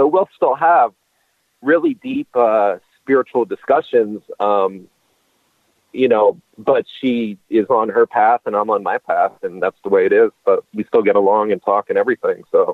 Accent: Pennsylvania, United States; now in Minneapolis, United States; And to this day, I'm from Pennsylvania, so I live now here in Minneapolis.

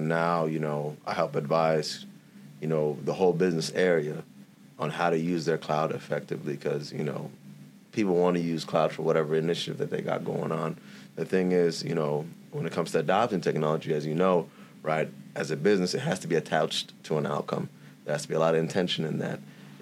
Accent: San Diego, California, United States; Yeah, I'm from the West Coast, man. You know, San Diego, California, you know, born and raised.

